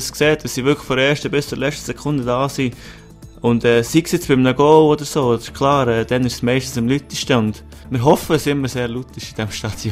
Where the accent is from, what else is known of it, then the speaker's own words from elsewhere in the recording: Burgdorf, Bern, Switzerland; ich weiss noch, ich bin in Burgdorf aufgewachsen